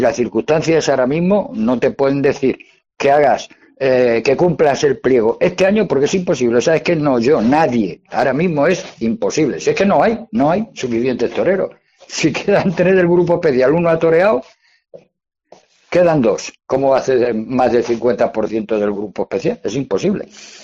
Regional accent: Ciudad Real, Castilla-La Mancha, Spain; si somos de aquí de Ciudad Real y no colaboramos y nos descartamos

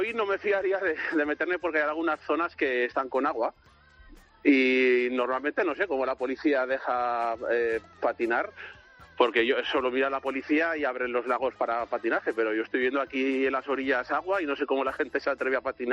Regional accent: Huesca, Aragon, Spain; now in Berlin, Germany; Yo de Huesca.

